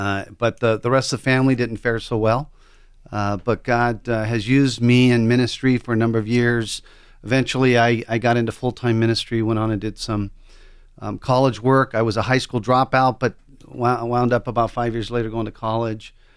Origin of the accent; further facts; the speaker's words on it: California, United States; Well, I grew up in Southern California. Had a dad and mom that loved the Lord.